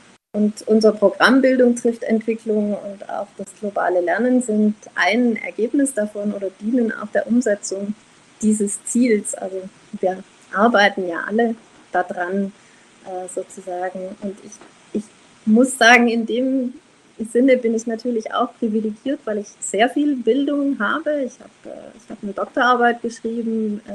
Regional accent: Germany; born there; also born or lived in France / South Africa; Also ich bin, wie gesagt, in Deutschland geboren und habe dann sehr, sehr lange in Frankreich gelebt und dann eben in Südafrika.

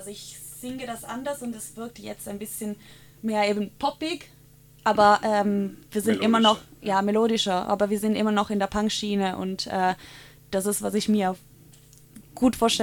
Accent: Italy; German is a second language; Ich komme aus Italien ursprünglich

